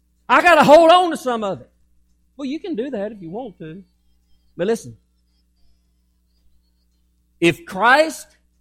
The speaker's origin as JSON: {"language": "English", "region": "Texas", "country": "United States", "said": "As a Texan, you know, I'm a man's man. I'm going to do it myself."}